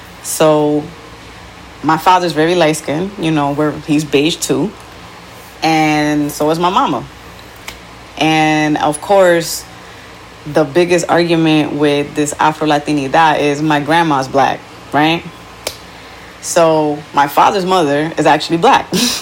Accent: Newark, New Jersey, United States; accent: New York; Maybe my English accent isn't exactly a Dominican one, because, you know, I'm from Newark. I feel like we have a very New Yorkian accent. Whoever grows up in Newark, we all kind of sound the same

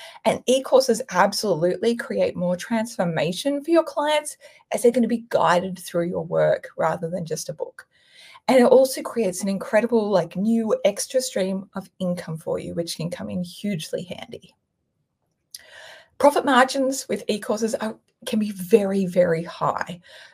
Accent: Australia; People sometimes ask me why I charge in US dollars, even though I'm Australian.

